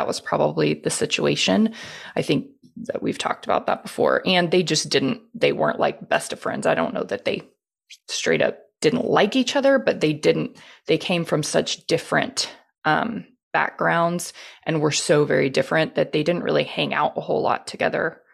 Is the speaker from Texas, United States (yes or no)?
yes; Houston, Texas, United States; So I was born and raised in Houston, and my family